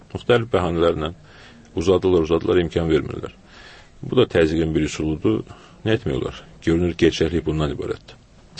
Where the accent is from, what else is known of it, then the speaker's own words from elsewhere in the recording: Baku, Azerbaijan; Mənim atam Füzulidəndir, anam Şəkidəndir. Özüm Bakıdan da olmuşam. Əgər bu reallıqlar çərçivəsində mən Füzulidənəmsə əslim, təbii ki, Füzulidənəm.